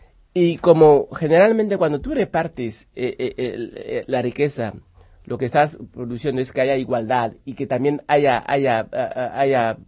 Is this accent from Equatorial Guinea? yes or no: yes; Equatorial Guinea; moved away as an adult; yo nací en Guinea, estuve ahí hasta 40 y pico.